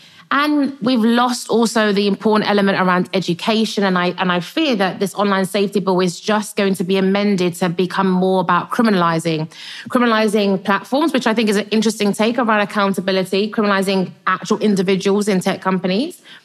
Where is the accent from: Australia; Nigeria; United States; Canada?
Nigeria; I'm from Nigeria